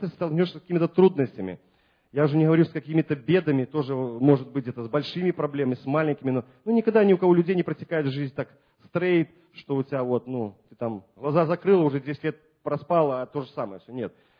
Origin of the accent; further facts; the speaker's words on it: Belarus; значит, я белорус, значит, потом поляк